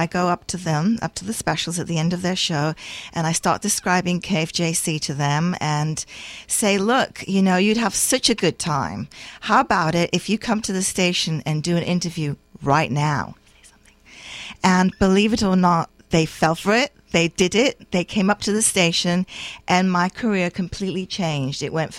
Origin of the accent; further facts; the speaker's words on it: England, United Kingdom; now in Mountain View, United States; I have a background with listening to pirate radio growing up in England and knowing how it can affect people's lives. Okay, so moved to Mountain View